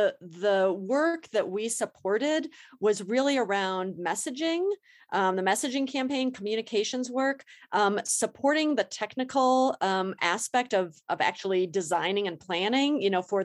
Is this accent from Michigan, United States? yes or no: yes; Detroit, Michigan, United States; I mean, I'm from Detroit, Michigan, right?